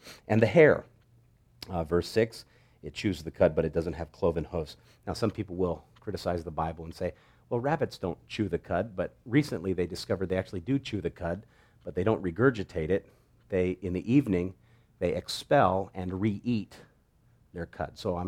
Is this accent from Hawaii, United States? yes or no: yes; Hawaii, United States; I grew up in Hawaii, but my parents never really got into seafood that much.